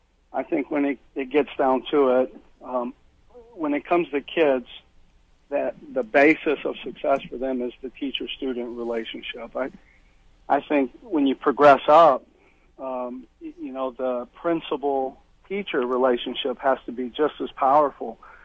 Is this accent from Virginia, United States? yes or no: no; Houston, Texas, United States; Well, I'm from Houston originally